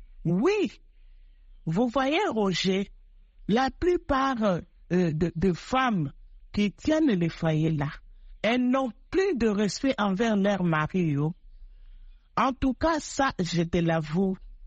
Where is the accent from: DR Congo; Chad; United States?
DR Congo; Kasaï; Comme au Kasaï, chez nous au Kasaï